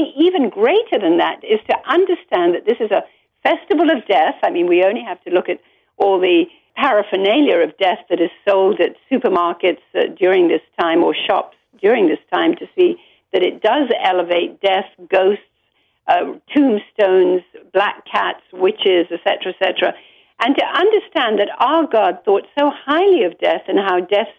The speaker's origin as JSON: {"language": "English", "town": "Kolkata", "region": "West Bengal", "country": "India", "tie": "born or raised there", "moved": "as an adult", "said": "I was born and raised in India, lived there for 20 years of my life, first 20 years of my life"}